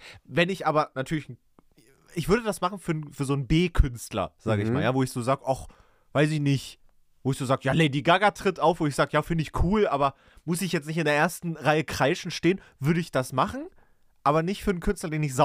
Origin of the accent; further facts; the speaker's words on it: Saxony, Germany; now in Berlin, Germany; dann gucke ich manchmal auch in meiner Heimat, ob ich da nochmal was kriege. So in Leipzig oder Dresden oder so.